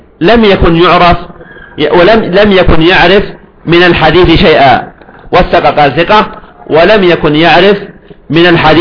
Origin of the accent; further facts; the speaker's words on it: Yemen; متماسكة عندنا في اليمن